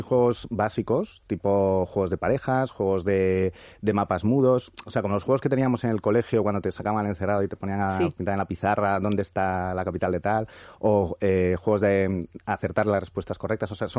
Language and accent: Spanish; León, Castile and León, Spain; now in Madrid, Spain; estamos entre León y Madrid, porque yo soy leonés